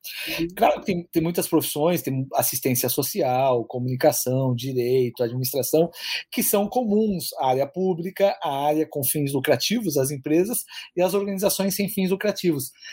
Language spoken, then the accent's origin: Portuguese; São Paulo, Brazil; Eu, por exemplo, sou de São Paulo, aqui tem muitos exemplos de parceria público-privada